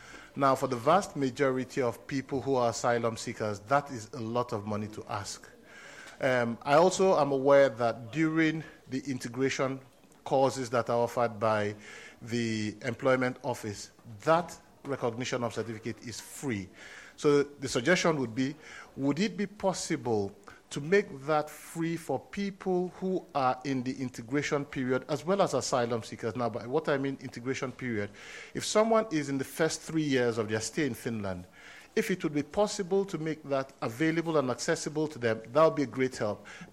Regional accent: Nigeria; moved away as an adult; I come from Nigeria originally, and I did a bachelor's degree in Nigeria. I then went to England to do a master's degree.

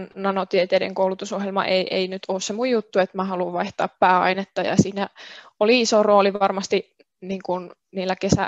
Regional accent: Kaustinen, Central Ostrobothnia, Finland; now in Jyväskylä, Finland; Olen kotoisin Kaustiselta ja nykyään asun Jyväskylässä.

